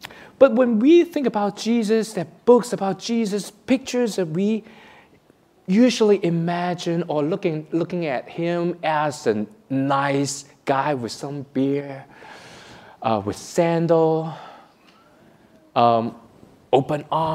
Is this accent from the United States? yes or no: no; Hong Kong; born there; English is a second language; I was born in Hong Kong, so when I came here